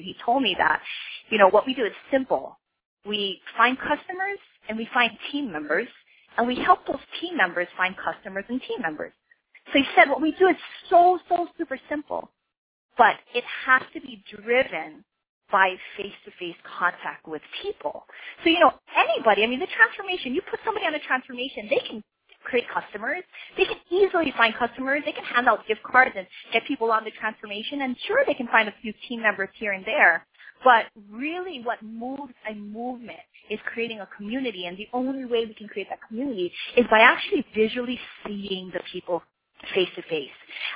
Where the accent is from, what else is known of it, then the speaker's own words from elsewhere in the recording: Hawaii, United States; I mean, we're from Hawaii.